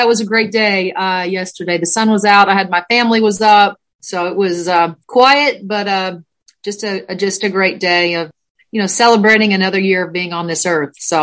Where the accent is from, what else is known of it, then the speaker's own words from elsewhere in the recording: Indiana, United States; I grew up in Southern Indiana, as you mentioned, and grew up just loving this game.